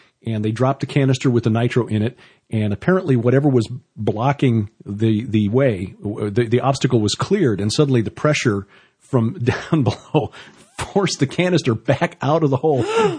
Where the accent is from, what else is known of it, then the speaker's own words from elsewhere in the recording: Chicago, Illinois, United States; I grew up in Chicago.